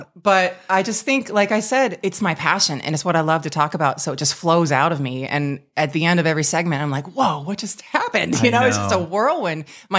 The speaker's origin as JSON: {"language": "English", "town": "Napa", "region": "California", "country": "United States", "tie": "born or raised there", "also_born_or_lived": "Huntington Beach", "said": "I think at that point we were in Napa because I was born in Huntington Beach and then we moved to Napa."}